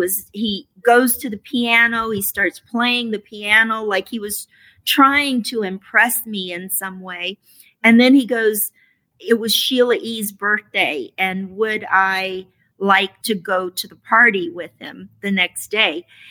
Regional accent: Louisiana, United States; he looked at me, and he went, where are you from? And I said, Louisiana, and that's what broke the ice

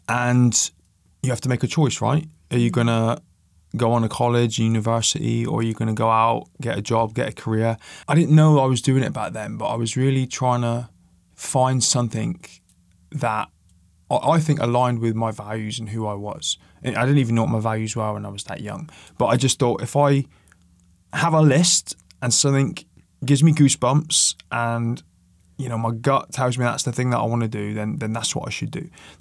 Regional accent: Plymouth, South West England, United Kingdom; born there; I live in Plymouth. I was born in Plymouth.

